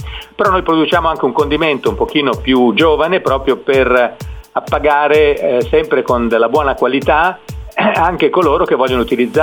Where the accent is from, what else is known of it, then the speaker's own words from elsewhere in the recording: Modena, Emilia-Romagna, Italy; io sono modenese e quindi come tutti i modenesi abbiamo nel nostro DNA un pochino di balsamico